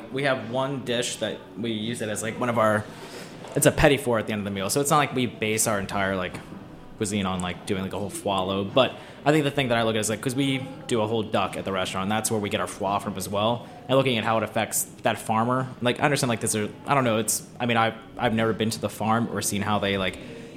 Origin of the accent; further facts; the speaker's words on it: Phoenix, Maryland, United States; I grew up in Phoenix, Maryland, right below the yes. right south of the Pennsylvania.